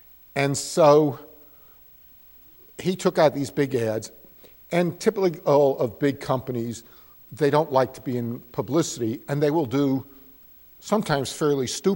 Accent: Newark, New Jersey, United States; When I was growing up, and I grew up in Newark, New Jersey, anybody who knows Philip Roth and Portnoy's Complaint, Goodbye Columbus, and all of that, he is a graduate of our high school and writes about our neighborhood.

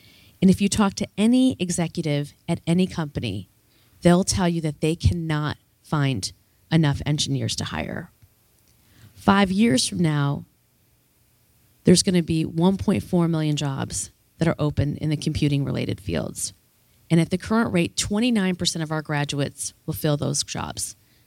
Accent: United States; I believe it's important as an American

